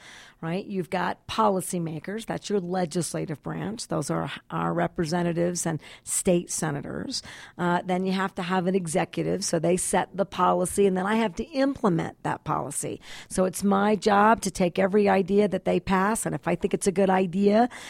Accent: Santa Fe, New Mexico, United States; Even though I grew up in Santa Fe, it's on 32 acres, just in an area I still refer to as North Hill

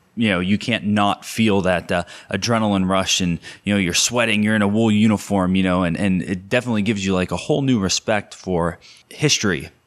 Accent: Conneaut, Ohio, United States; born there; So like you have your D-Day Conneaut, which is, I'm from that area. I was born in Conneaut, Ohio.

